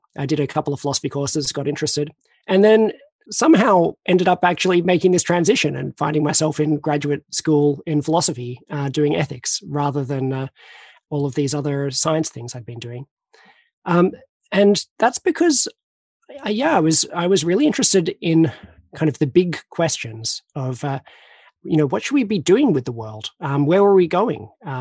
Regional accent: Australia; So I'm Australian. I was born 1979

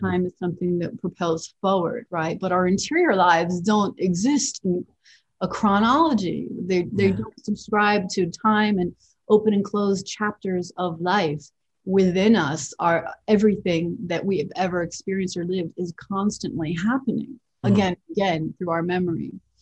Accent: United States; So my parents are Colombian, I'm Colombian American, and the next generation will be different.

